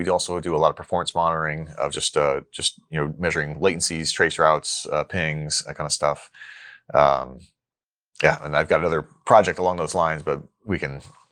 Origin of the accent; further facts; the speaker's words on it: Poughkeepsie, New York, United States; I grew up in Poughkeepsie.